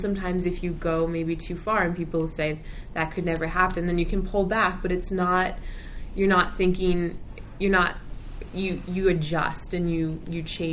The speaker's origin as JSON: {"language": "English", "town": "New Haven", "region": "Connecticut", "country": "United States", "said": "I'm from New Haven, Connecticut. I go to Haverford."}